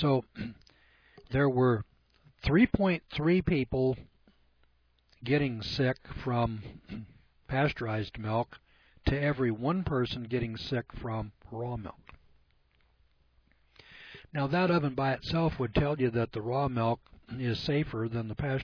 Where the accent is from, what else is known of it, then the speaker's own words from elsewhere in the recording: California, United States; That's because I'm from California, and you can still get raw milk there.